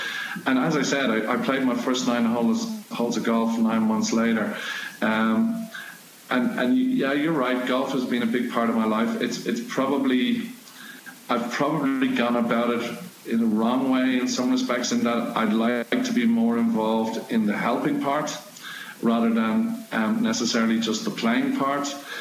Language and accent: English; Dublin, Leinster, Ireland; I'm from Dublin, yeah, originally. So I think it maybe just came from my family, from being younger.